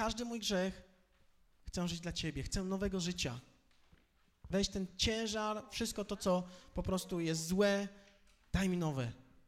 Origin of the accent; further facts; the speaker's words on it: Bytom, Silesian Voivodeship, Poland; ja osobiście pochodzę z Bytomia